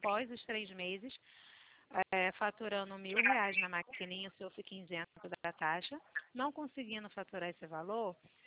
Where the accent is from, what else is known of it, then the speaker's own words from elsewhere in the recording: Niterói, Rio de Janeiro, Brazil; sou de Niterói, também sou de Niterói.